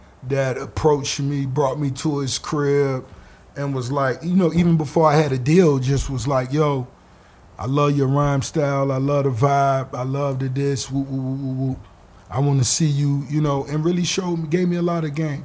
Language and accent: English; the South, United States; I was from the South.